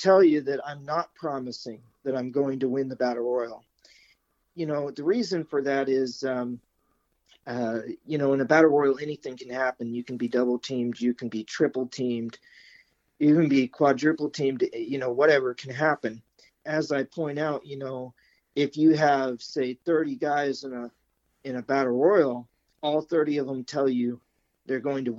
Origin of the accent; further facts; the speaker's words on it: Colmont, Tennessee, United States; born there; also born or lived in Memphis / Nashville / Arkansas; So in Tennessee, we moved around a bunch. I was born in Colmont, which is a little bit of town, a little bitty town most people have never heard of. But I moved around some. So, you know, I was in Memphis and Nashville